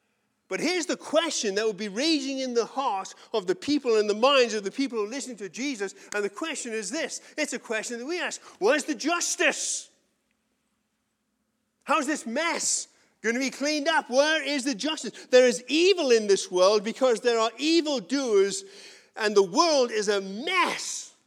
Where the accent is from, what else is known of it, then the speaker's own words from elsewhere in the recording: England, United Kingdom; Then I realize I'm English.